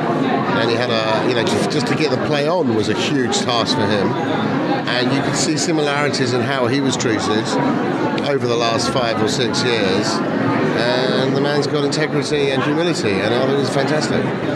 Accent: England, United Kingdom; I came here not knowing what to expect, being an Englishman coming to a Czech play, but I just found it moving.

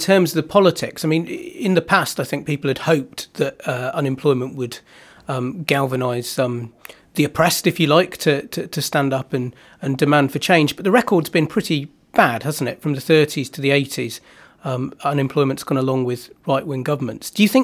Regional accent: Northern England, United Kingdom; I mean, as a Northerner, I'm a bit sceptical of that.

